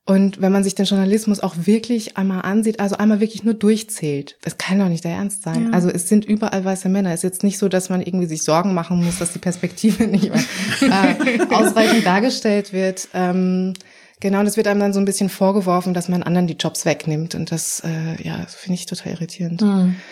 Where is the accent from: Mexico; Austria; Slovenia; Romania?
Austria; Vienna; now in Berlin, Germany; also ich komme ursprünglich aus Wien und ich habe mich nach Berlin orientiert